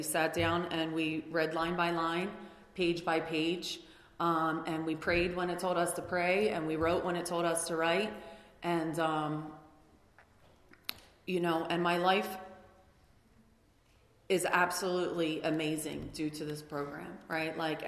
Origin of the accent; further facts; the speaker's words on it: Philadelphia, Pennsylvania, United States; moved away; I'm from Philly originally. I moved to San Diego.